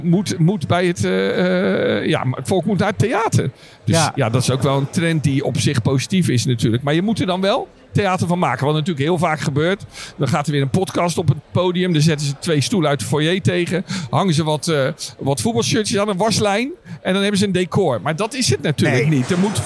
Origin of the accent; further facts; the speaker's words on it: Rotterdam, South Holland, Netherlands; Dus het is goed als ik als Rotterdammer erbij ben.